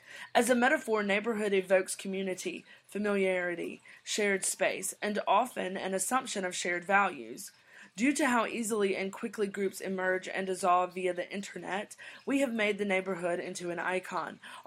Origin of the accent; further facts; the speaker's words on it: Mobile, Alabama, United States; And the third is a cafe restaurant in my hometown of Mobile, Alabama.